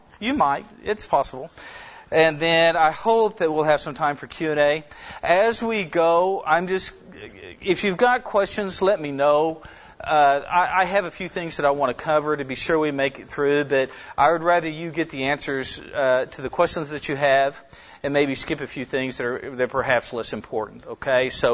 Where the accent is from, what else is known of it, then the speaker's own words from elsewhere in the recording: Norman, Oklahoma, United States; I grew up in Norman, and I was a snot-nosed, rebellious, cantankerous, useless freshman.